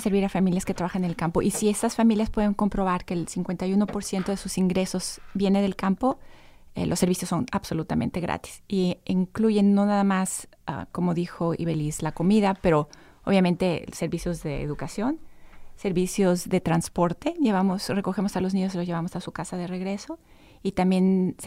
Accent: Mexico; Yo soy mexicana.

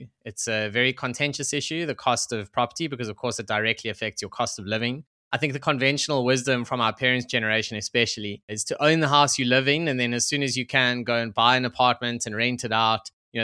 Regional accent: Johannesburg, Gauteng, South Africa; I grew up in Joburg where the weather's good a lot.

